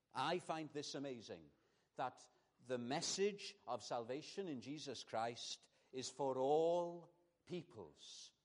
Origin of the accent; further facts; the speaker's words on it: Wales, United Kingdom; I'm a Welshman myself.